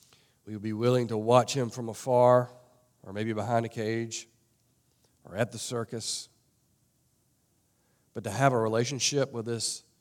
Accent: the South, United States; Especially growing up in the South, all of us have heard about God.

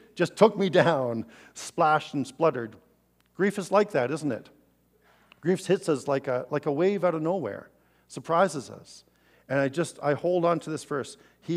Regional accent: British Columbia, Canada; I grew up in the Okanagan and wasn't very used to the ocean.

